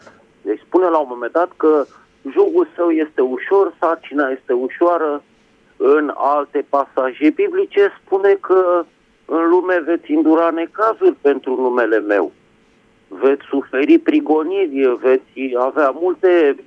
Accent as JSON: {"language": "Romanian", "region": "Bucharest", "country": "Romania", "said": "din București."}